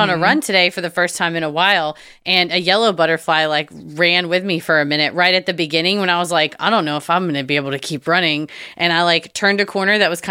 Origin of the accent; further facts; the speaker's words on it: Massachusetts, United States; now in Upstate New York, United States; I live in upstate New York, and this was taking place back in my hometown in Massachusetts